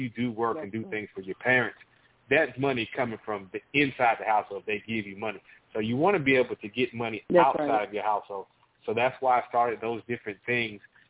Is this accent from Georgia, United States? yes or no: yes; Atlanta, Georgia, United States; now in Dallas, United States; I'm a Southerner, originally from the southeast Atlanta, Georgia, but I have been in the Dallas-Fort Worth area for the last, 20 years now.